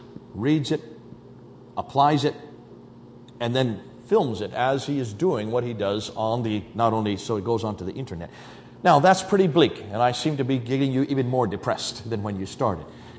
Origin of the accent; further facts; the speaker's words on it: United Kingdom; I come from Britain, where we've had 2,000 young men and women who have left Britain to join ISIS in just the last 2 years.